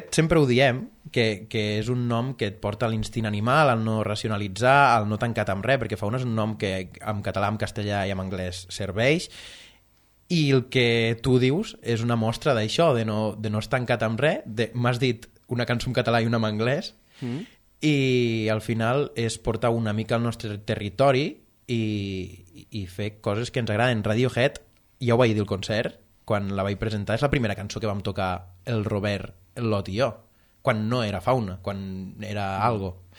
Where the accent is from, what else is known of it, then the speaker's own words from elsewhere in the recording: Falset, Catalonia, Spain; som de Falset i que tota la vida ens hem vist i que toquem instruments.